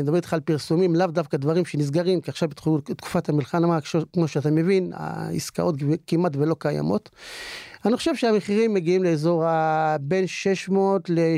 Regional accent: Kiryat Shmona, Northern District, Israel; אני יליד קריית שמונה, עוד כשהיה בקריית שמונה בית יולדות.

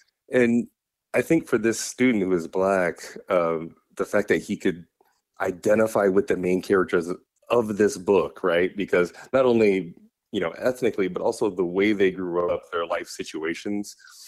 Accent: Sioux City, Iowa, United States; And I had never met a Black man like that in my, you know, limited experience growing up in Sioux City.

